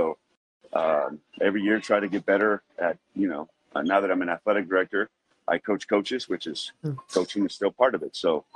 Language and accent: English; Compton, California, United States; also born or lived in Watts; because that's been my life, overcoming growing up in Compton and Watts and seeing the things that I've seen.